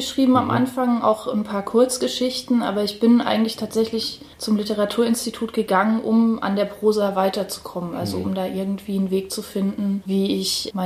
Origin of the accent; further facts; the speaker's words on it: Halle, Saxony-Anhalt, Germany; also ich bin selber tatsächlich auch in Halle aufgewachsen, auf der Silberhöhe, also ein ziemlich prekäres Fleckchen, ziemlich abgeschottet von der eigentlichen Stadt